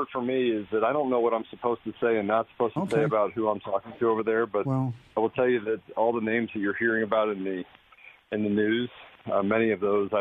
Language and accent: English; Washington, District of Columbia, United States; now in Colorado; I grew up in Washington, D.C.